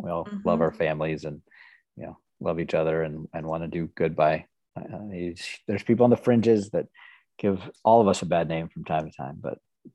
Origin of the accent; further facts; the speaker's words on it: Nebraska, United States; also born or lived in Houston, Texas; So I grew up in Nebraska for the most part. I lived in Houston, Texas for 1 year when I was 4. That's like my earliest memory was Houston, Texas. But that didn't last long. Grew up in Nebraska.